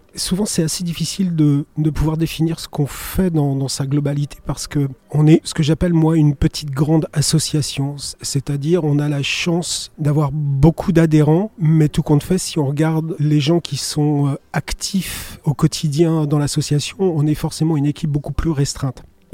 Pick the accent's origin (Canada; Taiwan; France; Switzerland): France; Vannes, Brittany; je suis breton, né à Vannes en 1969, ce qui me fait 56 ans.